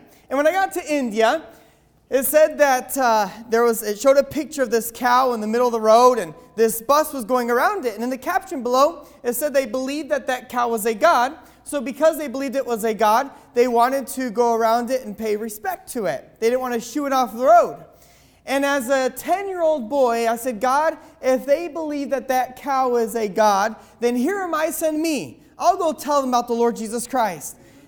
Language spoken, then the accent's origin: English; Mexico; also born or lived in Argentina; I was born in Argentina, have dual citizenship. Was raised in Mexico as a missionary's kid. Crecí hablando inglés y español la misma vez. A veces no sé la diferencia entre los idiomas. I grew up speaking English and Spanish at the same time.